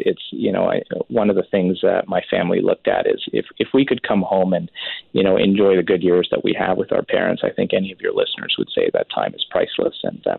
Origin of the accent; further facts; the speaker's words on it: Richmond, British Columbia, Canada; I grew up in Vancouver, in fact, Richmond specifically. My parents live in Surrey